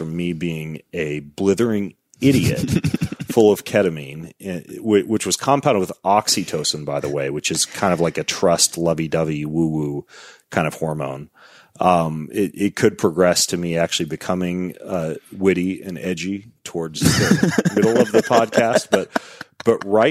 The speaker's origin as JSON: {"language": "English", "region": "Idaho", "country": "United States", "tie": "born there", "said": "My background is that I was born in North Idaho."}